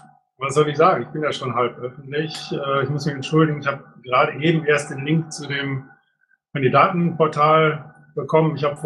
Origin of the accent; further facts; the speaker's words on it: Düsseldorf, North Rhine-Westphalia, Germany; weil ich tatsächlich als Düsseldorfer mit meiner halt hier von um die Ecke komme, also sehr viel hier auch mein Hauptbüro habe.